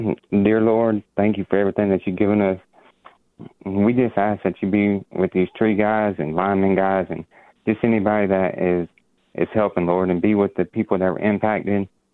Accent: Leesburg, Georgia, United States; I'm from Leesburg. It's right beside Albany.

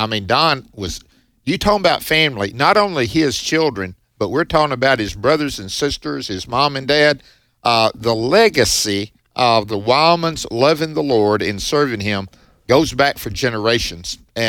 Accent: Mississippi, United States; And I'm from Prentice County, right over

